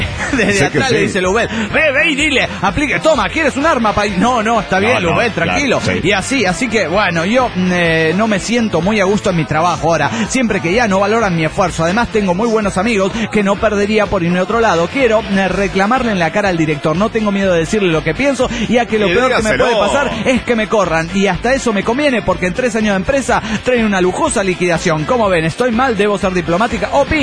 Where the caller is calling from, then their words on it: La Paz, Bolivia; Hola, amigos … de La Paz, Bolivia.